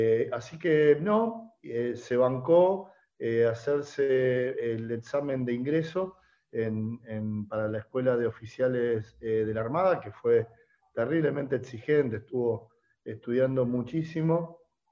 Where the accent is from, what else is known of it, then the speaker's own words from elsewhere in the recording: San Isidro, Buenos Aires Province, Argentina; Nosotros somos de San Isidro